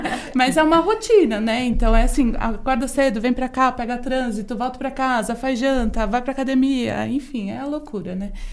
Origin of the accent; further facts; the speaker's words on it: São Paulo, Brazil; Bom, eu sou aqui de São Paulo.